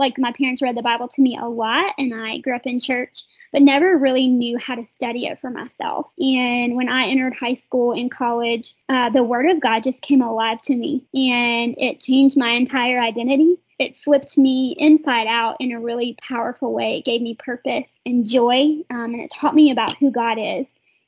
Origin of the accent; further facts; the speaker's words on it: North Carolina, United States; And we are from North Carolina. We live in Boone